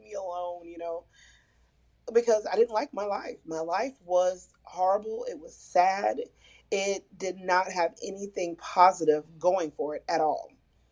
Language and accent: English; Waldsboro, South Carolina, United States; So I would be able to drive down to my hometown where my grandmother is at, represent South Carolina, Waldsboro.